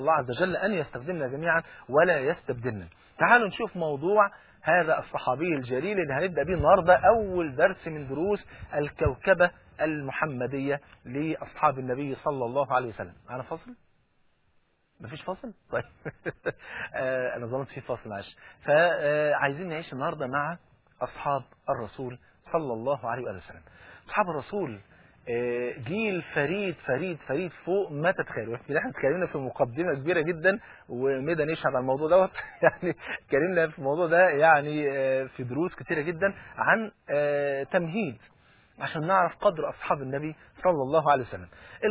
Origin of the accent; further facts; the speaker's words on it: Egypt; وزي ما بيقولوا المثل عندنا في مصر